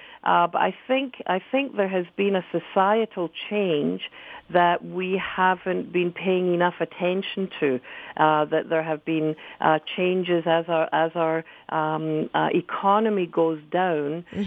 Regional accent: Canada; I just think that as a Canadian society, we don't stop and say often enough

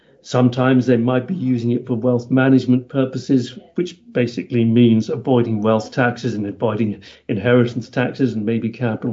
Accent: Jersey; now in United Kingdom; By way of background, I come from Jersey. I'm a Jerseyman, currently living near London in the Chiltern Hills.

